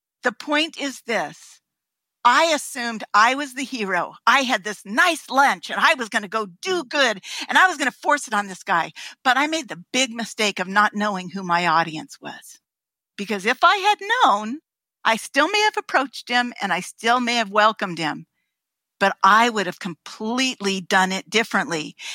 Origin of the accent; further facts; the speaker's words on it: California, United States; And he said, California. I go, oh, me too. Small world.